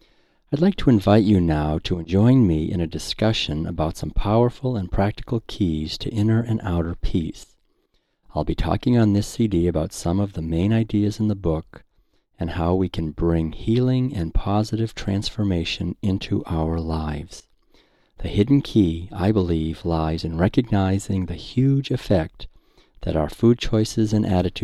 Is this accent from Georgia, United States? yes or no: no; Concord, Massachusetts, United States; I was born and raised in New England, Concord, Massachusetts, and was taught to eat like everyone else.